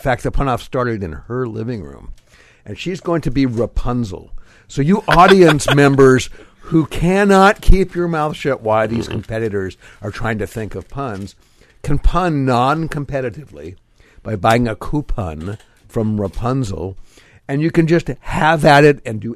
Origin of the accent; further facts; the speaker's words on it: Magnolia, United States; I'm also from Magnolia.